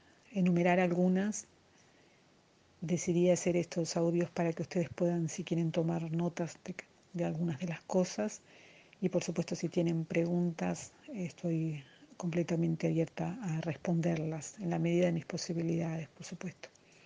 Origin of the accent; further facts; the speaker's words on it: Buenos Aires, Argentina; Soy de Buenos Aires, Argentina. En este momento tengo 47 años.